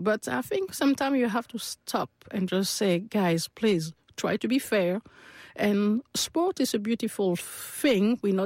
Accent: France; I mean, I came from France, which, French people back in the days were not really recognized on an international scene.

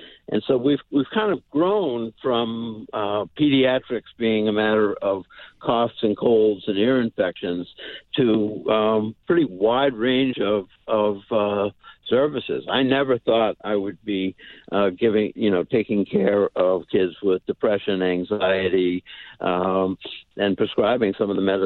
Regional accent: Barnstable, Massachusetts, United States; I grew up mostly on Cape Cod in Barnstable Village.

